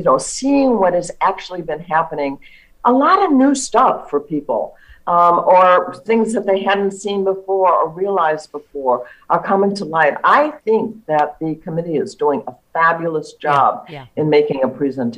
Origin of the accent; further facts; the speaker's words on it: United States; And it makes me so proud as an American that people are signing up to help.